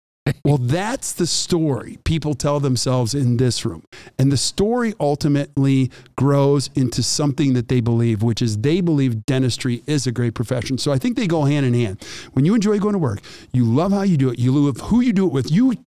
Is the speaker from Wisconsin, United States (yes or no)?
yes; Whitefish Bay, Wisconsin, United States; I grew up in Whitefish Bay and my son played baseball.